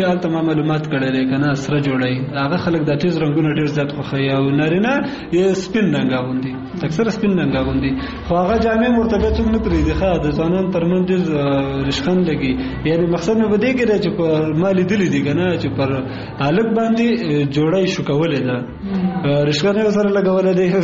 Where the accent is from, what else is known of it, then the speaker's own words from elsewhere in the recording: Kunar, Afghanistan; زه اصلن د کونړ ولایت اوسیدونکی یم